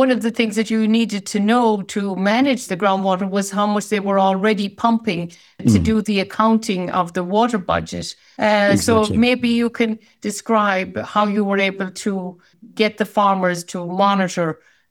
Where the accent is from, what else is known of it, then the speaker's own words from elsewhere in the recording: Southwest Ireland, Ireland; I grew up in Southwest Ireland